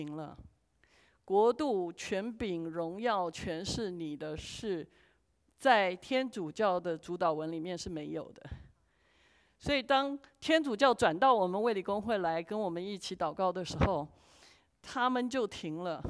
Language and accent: Chinese; China; 我觉得我们中国人有一个好学守规矩的精神